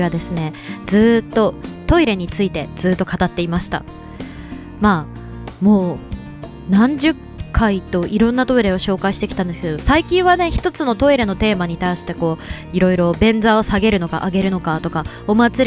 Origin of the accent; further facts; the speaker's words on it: Shizuoka, Japan; now in Tokyo, Japan; 一昨年の4月にあの東京に来たんですよね。静岡県出身なので